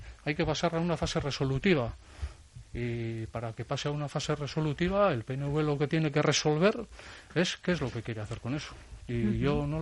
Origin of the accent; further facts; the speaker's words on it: Basque Country, Spain; como ciudadanos vascos y vascas